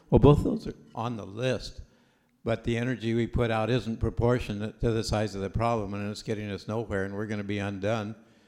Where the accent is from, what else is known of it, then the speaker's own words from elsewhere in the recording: Honolulu, Hawaii, United States; from Honolulu